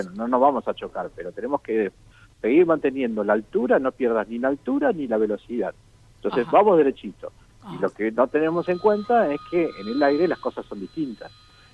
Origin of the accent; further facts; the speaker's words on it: Córdoba, Argentina; also born or lived in Buenos Aires; No, yo nací en Buenos Aires, pero mi papá y con toda mi familia nos fuimos a vivir a Córdoba 10 años, entonces mi infancia es cordobesa.